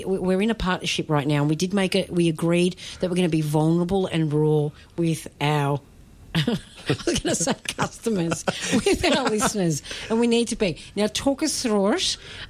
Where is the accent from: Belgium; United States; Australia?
Australia; Melbourne, Victoria; I love being a Greek WOG. But what I love the most about Melbourne is it's so multicultural. Now, I grew up in Footscray and there's a lot of culture there